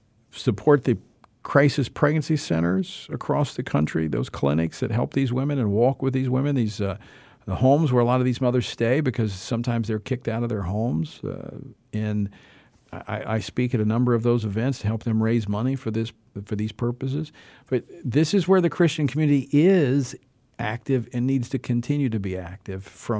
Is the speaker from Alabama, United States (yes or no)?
no; Louisiana, United States; I authored in my home state of Louisiana back when I was in legislature the Safe Zone bill